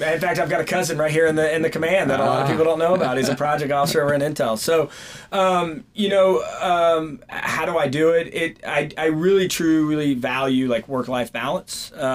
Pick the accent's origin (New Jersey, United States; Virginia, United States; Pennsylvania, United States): Virginia, United States; My mom lives close by. I mean, I grew up in Stafford County. Yeah. Not a lot of people can say that. I don't think a lot of people claim Stafford County.